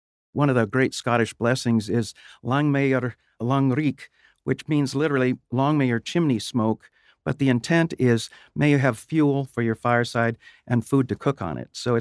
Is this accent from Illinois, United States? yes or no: yes; Chicago, Illinois, United States; now in Lubbock, United States; And so I was born in Chicago and grew up in the Chicago suburbs mainly.